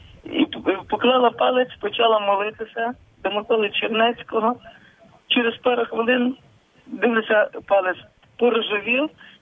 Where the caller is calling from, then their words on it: Lviv, Lviv Oblast, Ukraine; я зі Львова.